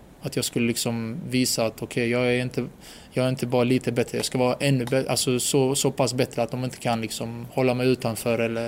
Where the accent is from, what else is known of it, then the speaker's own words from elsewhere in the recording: Landskrona, Skåne, Sweden; när jag växte upp i Landskrona och spelade där.